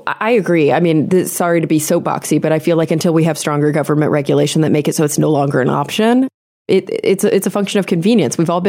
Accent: Texas, United States; also born or lived in New York City; now in Los Angeles, United States; Growing up in Texas, and then I lived in New York for a year, but in the city. And then I came

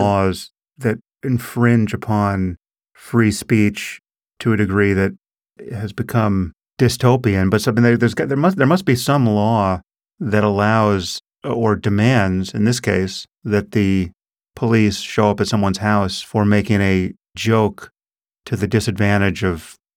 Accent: United States; Forgive my naivete as an American.

